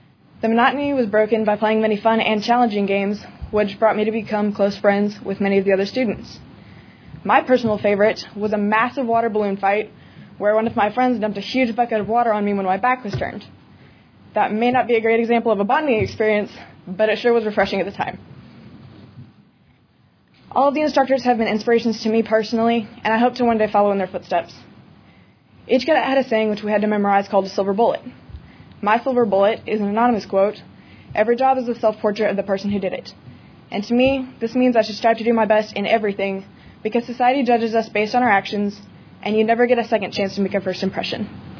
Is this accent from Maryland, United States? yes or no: no; Uvalde, Texas, United States; I'm from Uvalde, Texas